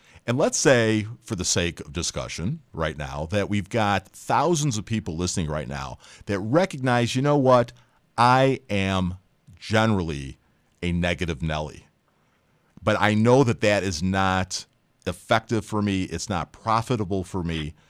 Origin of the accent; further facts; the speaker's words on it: Georgia, United States; the great and popular singer, and songwriter from my home state of Georgia said it best.